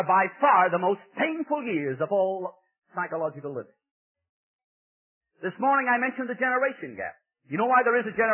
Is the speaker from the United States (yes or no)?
no; Ireland; growing up in Ireland in the mountains in a little cottage in the kind of poverty that you really don't know about in this country.